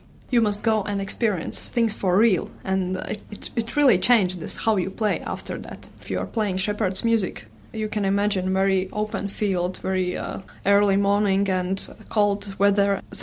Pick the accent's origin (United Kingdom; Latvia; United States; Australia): Latvia; Riga; English is a second language; I'm from Riga, and I'm playing koklis.